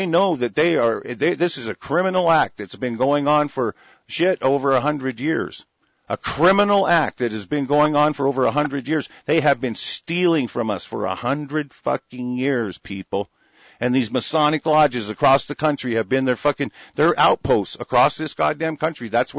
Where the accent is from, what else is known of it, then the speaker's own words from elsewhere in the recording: United States; I'm an American. I own this goddamn country.